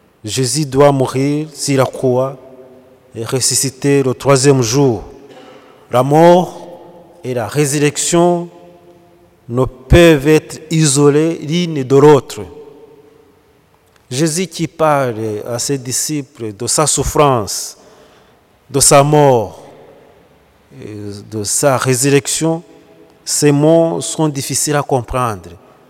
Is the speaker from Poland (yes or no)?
no; Rwanda; chez nous au Rwanda, toutes les églises, presque toutes les églises, sont construites sur une petite montagne.